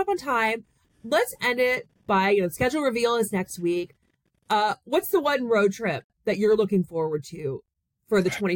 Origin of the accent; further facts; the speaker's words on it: Maryland, United States; Raleigh reminds me a lot of my hometown in Maryland.